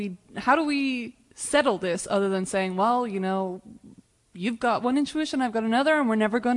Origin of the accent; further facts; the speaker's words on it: San Francisco, California, United States; I'm from San Francisco.